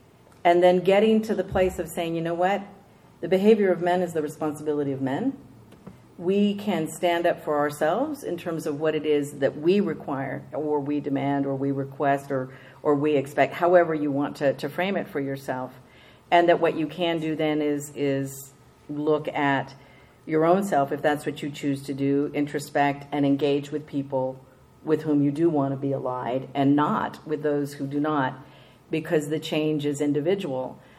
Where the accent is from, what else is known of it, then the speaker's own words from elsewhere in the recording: El Paso, Texas, United States; they stayed in Juarez, which is just on the other side of where I grew up in El Paso.